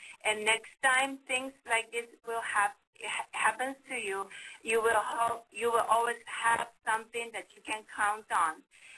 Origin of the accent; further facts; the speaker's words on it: Tokyo, Japan; moved away as an adult; I was born and raised in Tokyo, Japan until the age 19, and Japan is still my home country